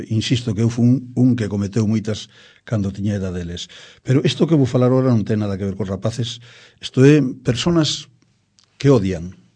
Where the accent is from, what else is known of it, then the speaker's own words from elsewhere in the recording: Oleiros, Galicia, Spain; Meu pai é de Oleiros, meus tíos son de Oleiros, a miña familia é de Oleiros. Por tanto, que nadie me saca a miña titularidade de oleirense. Logo teño outra rama que era de Perillo.